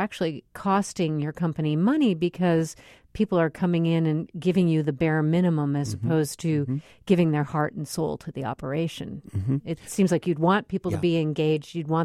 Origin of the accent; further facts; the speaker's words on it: Detroit, Michigan, United States; I'm originally from Detroit